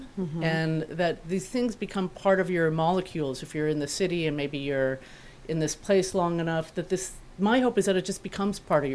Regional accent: Pasadena, California, United States; I grew up in Pasadena, so, you know, it's kind of a trek, like an adventure.

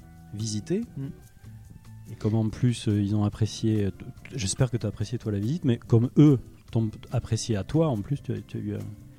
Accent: Mazamet, Occitanie, France; moi, je viens de la région de Mazamet de Castres, donc, qui était la capitale de la laine après-guerre et jusqu'à dans les années 80-90.

